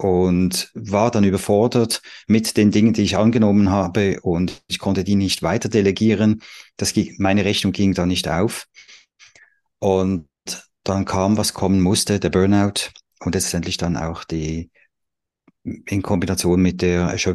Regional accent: Pfäffikon, Zurich, Switzerland; Ja, ich komme aus Pfäffikon.

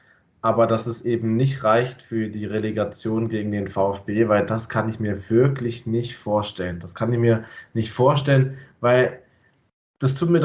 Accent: Hamburg, Germany; da kann ich meine Heimat und mein Hamburg nicht leugnen

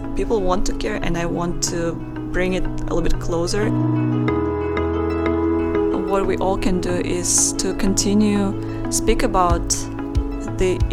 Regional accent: Kazakhstan; I am from Kazakhstan

